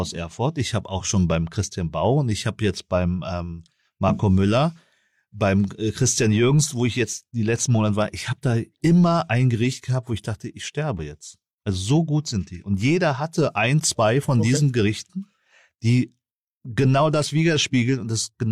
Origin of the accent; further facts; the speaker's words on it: South Vietnam, Vietnam; Andersrum im Süden, wo ich herkomme und wo meine Großeltern herkommen